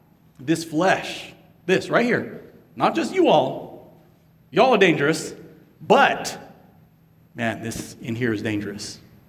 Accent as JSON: {"language": "English", "town": "San Diego", "region": "California", "country": "United States", "tie": "born or raised there", "lives_now": "Los Angeles, United States", "said": "I grew up in San Diego, right? And so I've been a Charger fan all my life."}